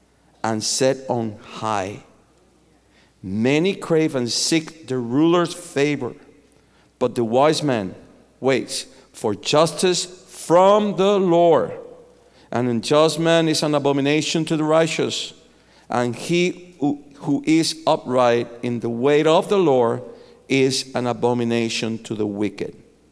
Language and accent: English; Cuba; I come from Cuba.